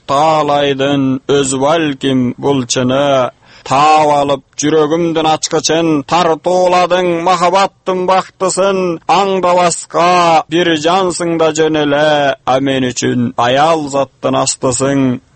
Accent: Kara-Moinok, Naryn Region, Kyrgyzstan; Кочкар районунда Кара Мойнок деген айылда туулуп өскөм.

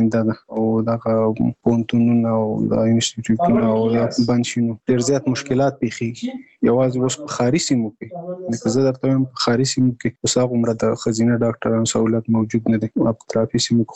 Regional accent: Nangarhar, Afghanistan; now in Kabul, Afghanistan; زموږ کور په ننګرهار کې دی، زه په کابل کې دلته،

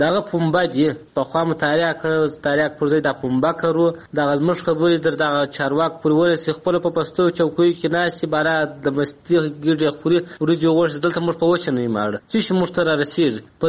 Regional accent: Helmand, Afghanistan; موږ د هلمند یو

